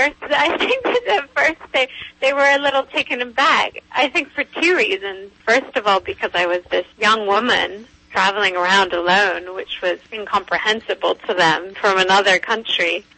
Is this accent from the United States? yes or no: no; England, United Kingdom; I grew up in England